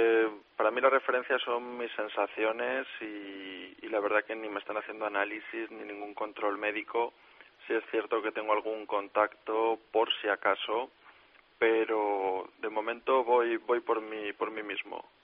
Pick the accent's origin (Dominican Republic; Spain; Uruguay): Spain; vengo de España